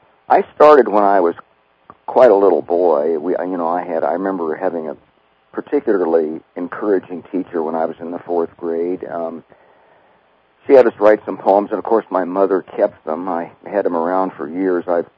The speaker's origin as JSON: {"language": "English", "town": "Ames", "region": "Iowa", "country": "United States", "tie": "born or raised there", "said": "And I was living in my hometown of Ames, Iowa, which was a very white bread sort of place, you know, in many ways"}